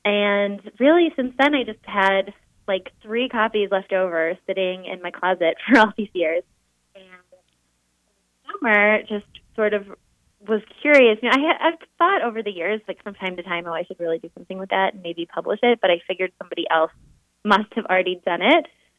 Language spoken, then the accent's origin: English; Highland Park, Illinois, United States; I grew up in Highland Park right outside Chicago.